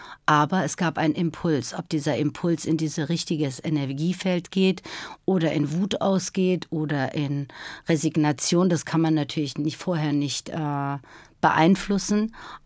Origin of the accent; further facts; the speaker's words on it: Iran; Also es war so, okay, das ist da, wo ich herkomme und das sind die Quellen, aus denen es irgendwie sprudelt. Das ist die Heimat und die Sehnsucht.